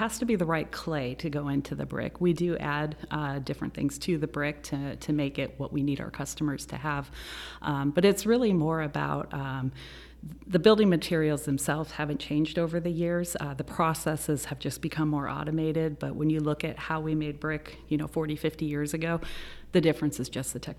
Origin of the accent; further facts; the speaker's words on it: Arizona, United States; also born or lived in Tennessee; now in Durham, United States; Even though I'm from Arizona, North Carolina is home to me now.